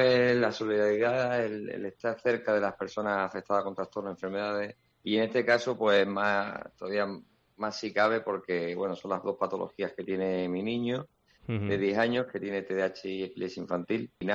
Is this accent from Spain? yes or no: yes; Spain; somos 7 españoles